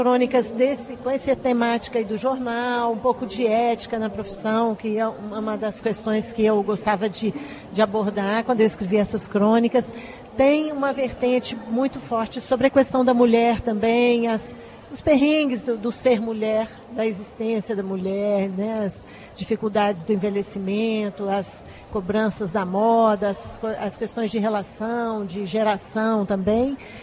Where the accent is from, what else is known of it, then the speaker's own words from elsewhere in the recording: Minas Gerais, Brazil; lá é a minha terra, lá é a terra da minha família.